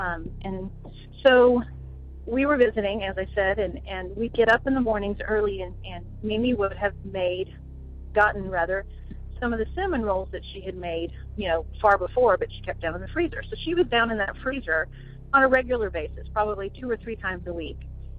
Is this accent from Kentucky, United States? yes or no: no; Houston, Texas, United States; I'm from Houston, Texas.